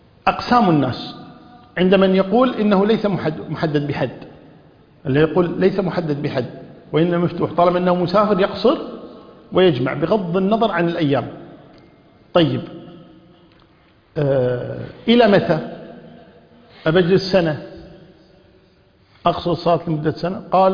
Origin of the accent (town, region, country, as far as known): Kuwait